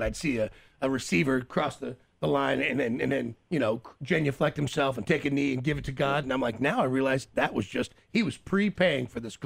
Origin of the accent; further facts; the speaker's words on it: Kansas City, United States; it's funny, man, because they know, obviously, we're both from Kansas City.